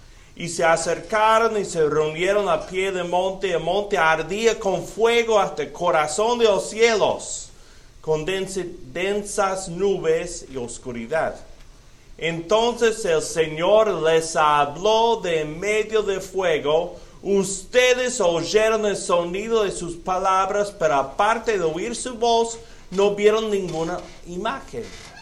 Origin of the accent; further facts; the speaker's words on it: United States; Spanish is a second language; Yo soy gringo, bolillo, como dicen a veces, ¿no? El español es mi segundo idioma